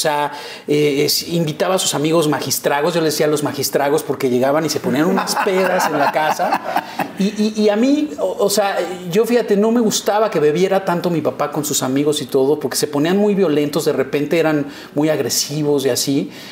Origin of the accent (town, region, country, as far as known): Mexico City, Mexico; born or raised there; also born or lived in Mérida